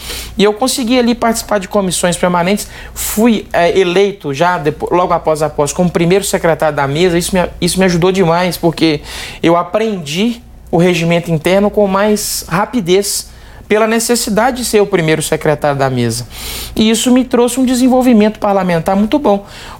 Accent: Governador Valadares, Minas Gerais, Brazil; eu sou de Governador Valadares, natural de Valadares

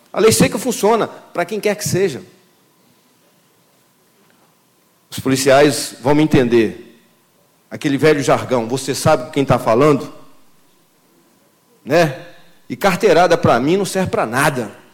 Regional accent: Brazil; Eu não aceito isso como brasileiro.

